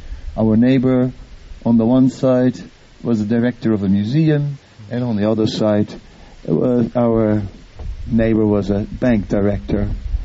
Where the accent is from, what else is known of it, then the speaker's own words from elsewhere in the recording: Netherlands; English is a second language; well, I'm from the Netherlands